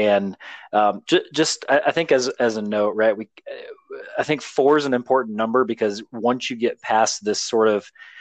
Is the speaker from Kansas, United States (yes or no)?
yes; Kansas, United States; I know that we're from Kansas